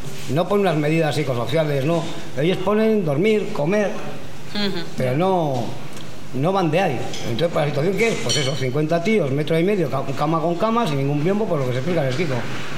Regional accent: Vitoria-Gasteiz, Basque Country, Spain; que yo soy de Gasteiz

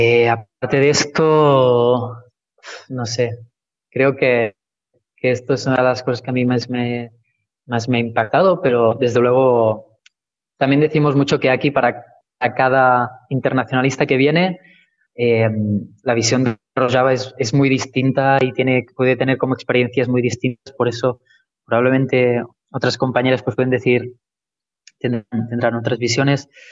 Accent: Catalonia, Spain; Yo pues vengo de Cataluña y allí pues también tenemos nuestro proceso de liberación

